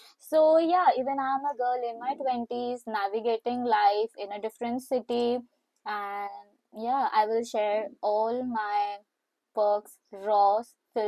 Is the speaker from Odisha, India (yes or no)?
no; Mumbai, Maharashtra, India; moved away as an adult; now in London, United Kingdom; I am born and brought up in Mumbai itself, and I came to London for my master's, and yeah, I plan to be here at a long for a long term.